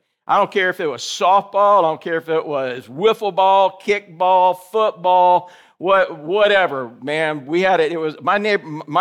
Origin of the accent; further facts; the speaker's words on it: Orlando, Florida, United States; many of you guys know I grew up in Orlando when Orlando was just basically a swamp.